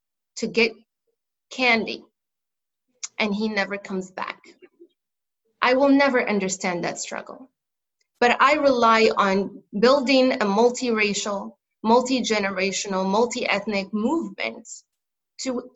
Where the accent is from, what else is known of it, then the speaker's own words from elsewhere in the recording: Morocco; English is a second language; moved away as an adult; I was born and raised in Morocco, North Africa.